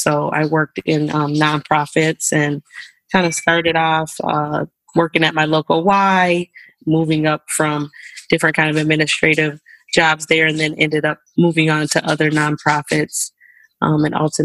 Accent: Minnesota, United States; I grew up right here where I'm living in the Twin Cities. My mom lived in St. Paul and my dad in Minneapolis. So I literally grew up going across the bridge pretty often from St. Paul to Minneapolis

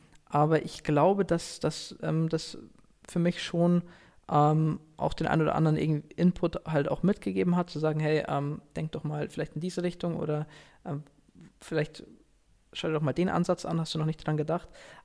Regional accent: Bavaria, Germany; Also ich komme nicht aus München, sondern ich komme quasi aus dem Raum Nürnberg, Nürnberg-Regensburg.

